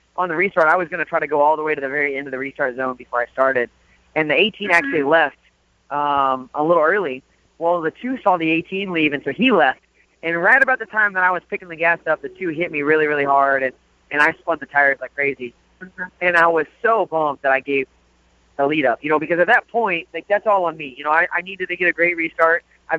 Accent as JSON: {"language": "English", "town": "Springfield", "region": "Illinois", "country": "United States", "tie": "born or raised there", "said": "being I grew up in Springfield, maybe 4 or 5 miles from the dirt track there."}